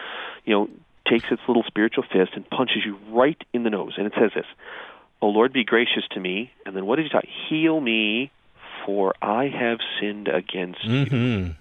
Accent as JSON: {"language": "English", "region": "Illinois", "country": "United States", "tie": "born or raised there", "said": "I grew up in Illinois."}